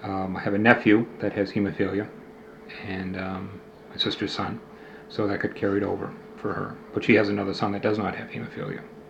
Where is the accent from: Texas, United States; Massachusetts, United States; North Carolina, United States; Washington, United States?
Massachusetts, United States; Oak Bluffs; Okay, I was born on September 26, 1954, Oak Bluffs, Massachusetts, which is on the island of Martha's Vineyard.